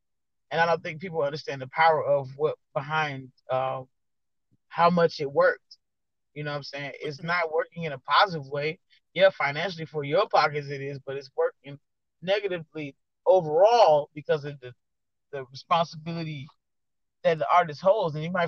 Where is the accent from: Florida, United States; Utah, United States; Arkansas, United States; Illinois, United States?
Florida, United States; Miami; Because, like I said, I'm from Miami. I'm from the South.